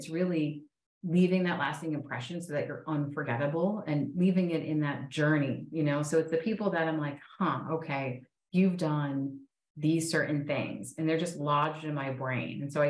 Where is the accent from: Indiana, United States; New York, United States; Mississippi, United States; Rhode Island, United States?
New York, United States; also born or lived in Virginia / Washington, D.C. / Austin; I actually lived in DC for a while. I'm a New Yorker, but I moved from New York to Virginia, to DC, to Austin. So, but love DC.